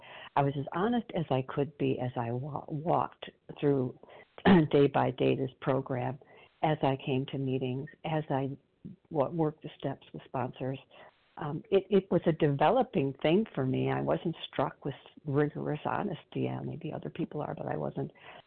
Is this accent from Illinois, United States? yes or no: yes; Illinois, United States; Oh, Illinois.